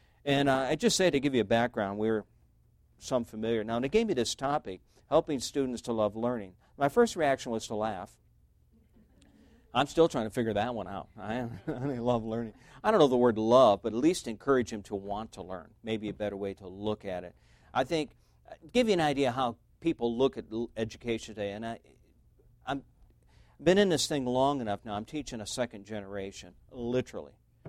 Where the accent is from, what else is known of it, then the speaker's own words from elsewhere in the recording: Detroit, Michigan, United States; I never even heard of a Christian school except that I'm from Detroit